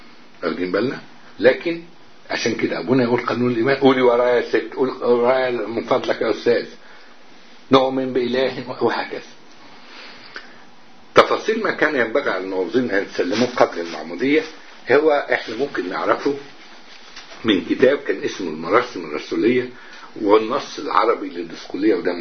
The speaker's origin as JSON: {"language": "Arabic", "country": "Egypt", "lives_now": "Djerba, Tunisia", "said": "مش عشان إحنا بس مصريين وكده وعايشين في جربة"}